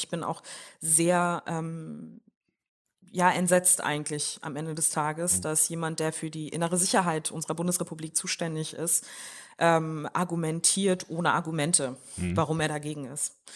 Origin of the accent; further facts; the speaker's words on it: Germany; born there; Eltern sind aus Mali geflohen und sind dann in Deutschland gewesen. Ich bin hier in Deutschland geboren, in einer Flüchtlingsunterkunft